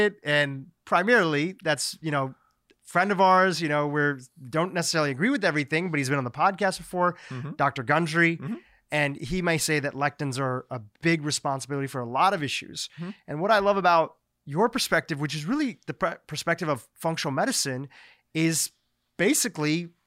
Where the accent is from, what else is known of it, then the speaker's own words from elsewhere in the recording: Gujarat, India; I'm from the Gujarat region of India